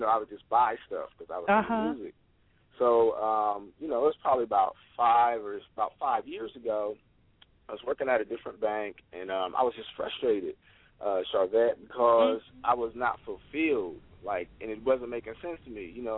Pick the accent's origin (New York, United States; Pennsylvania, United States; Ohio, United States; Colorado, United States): Ohio, United States; Columbus; You know, born and raised in Columbus, Ohio.